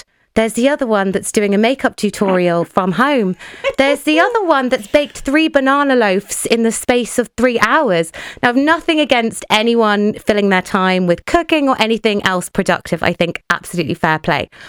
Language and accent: English; England, United Kingdom; I mean, I'm from England, so I'm kind of abroad when we went into lockdown. So I'm away from my parents.